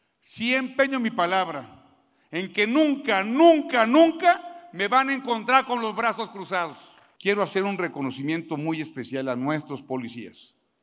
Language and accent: Spanish; Querétaro, Mexico; orgullosos de decir ante todo el mundo, ¡soy queretano